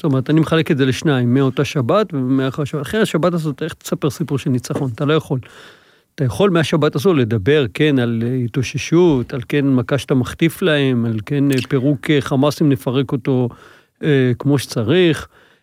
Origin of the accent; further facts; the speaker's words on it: Ramat Gan, Tel Aviv District, Israel; בוא, אני ואתה, אני מרמת גן